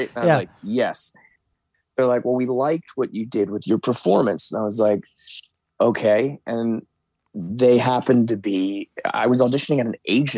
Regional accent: West Chester, Pennsylvania, United States; Yeah, so I am originally from a town called Westchester, Pennsylvania. It's about 20 minutes or so outside of Philadelphia. I lived there right until I tu

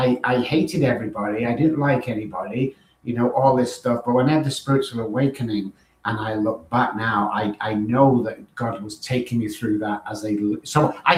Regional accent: Manchester, North West England, United Kingdom; moved away as an adult; now in San Antonio, United States; over in San Antonio, Texas. As you can tell by my accent, I'm from East Texas. No, I'm joking. Manchester, England. I've been in America for 20 years now.

